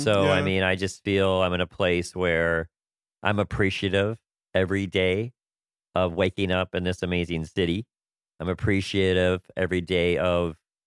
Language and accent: English; New York, United States; I'm like, I'm a New Yorker. I want to vote in New York.